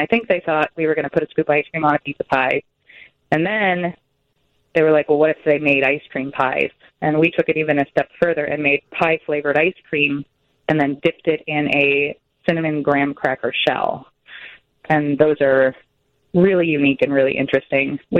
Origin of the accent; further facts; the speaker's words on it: Seattle, Washington, United States; Like, I'm from Seattle, so we had something called Moose Tracks